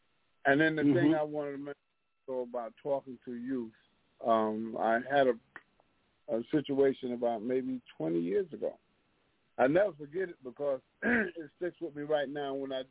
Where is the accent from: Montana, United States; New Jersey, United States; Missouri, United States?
New Jersey, United States; also born or lived in New York; I'm from Jersey, by way of New York.